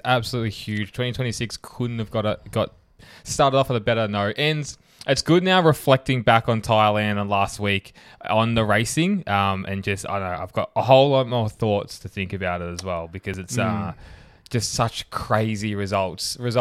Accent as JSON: {"language": "English", "country": "Australia", "said": "But it was thank fuck we're Australian."}